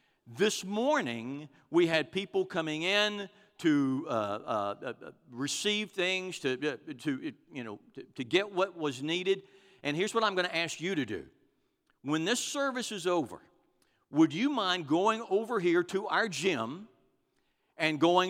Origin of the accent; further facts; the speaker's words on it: Houston, Texas, United States; They said, at points west, when people realize that we're from Houston, they can't do enough for us.